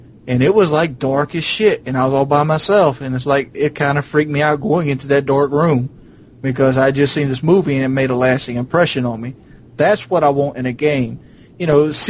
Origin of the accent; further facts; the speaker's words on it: the South, United States; We're all from the South here.